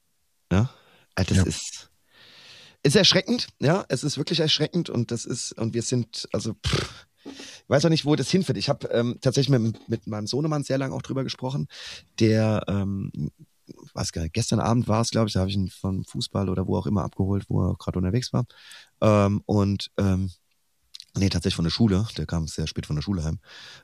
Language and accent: German; Büdingen, Hesse, Germany; wir haben tatsächlich Büding, meine alte Heimat, ist, man muss es leider so sagen, das braune Nest.